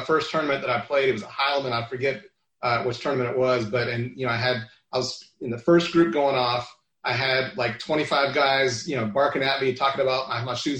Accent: Knoxville, Tennessee, United States; So yeah, real quick bio. I'm from Knoxville, Tennessee. So I was kind of born and raised a Vols fan.

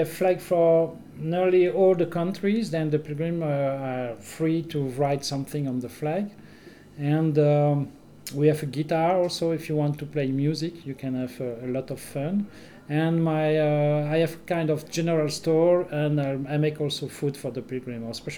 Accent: Belgium; English is a second language; In Belgium. Belgium. I'm from Belgium. Yeah, I speak French. Je parle français.

